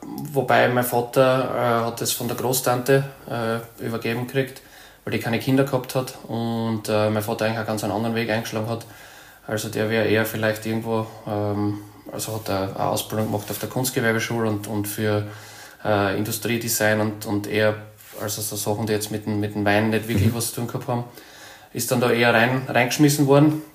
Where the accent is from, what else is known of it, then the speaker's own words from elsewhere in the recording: Styria, Austria; bei uns in der Südsteiermark natürlich Sauvignon doch sehr, ich sage jetzt einmal, vorrangig Sauvignon anpflanzt worden ist in den letzten Jahren.